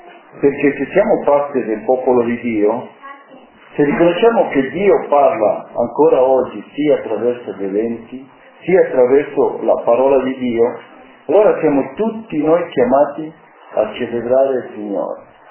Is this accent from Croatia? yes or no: no; Cuenca, Azuay, Ecuador; Perché mi ricordo ancora che nel mio paese, sto parlando di tanti anni fa, Cuenca, Ecuador, dove sono nato, nella città dove abitavo non era ancora un posto, diciamo una città grande, era un posto ancora agricolo